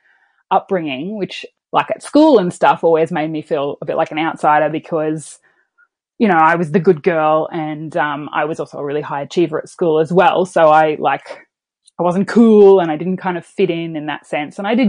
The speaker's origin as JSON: {"language": "English", "region": "Queensland", "country": "Australia", "said": "I'm from Queensland. I grew up in a pretty, I would say, sheltered life, I guess, in the sense that my mum's a Uniting Church minister."}